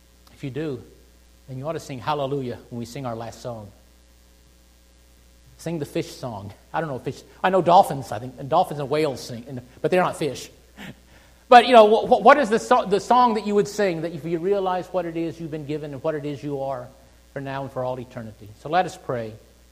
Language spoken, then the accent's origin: English; Louisiana, United States; also born or lived in New Orleans; In the south where I grew up in Louisiana, there's a big river that runs on the edge of Louisiana. Actually, it runs right through it into New Orleans. And I lived in New Orleans for a while, that wild and crazy town.